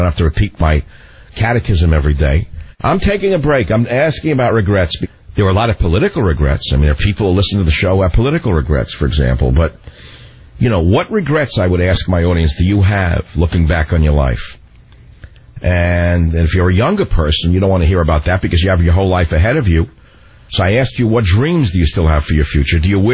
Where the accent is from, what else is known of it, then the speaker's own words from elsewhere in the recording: New York, United States; grew up in New York, as you well know, you can't tell that by my accent. I live on the West Coast.